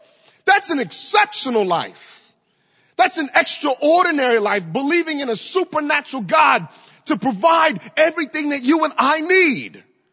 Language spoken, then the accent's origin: English; Virginia, United States; I've got friends still where I grew up in Virginia that are living life in a normal way.